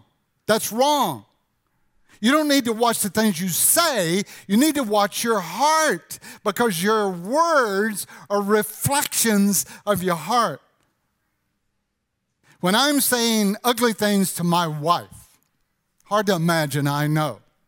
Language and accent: English; Louisiana, United States; Now, when I was a kid growing up near Camp Claiborne, I used to go there all the time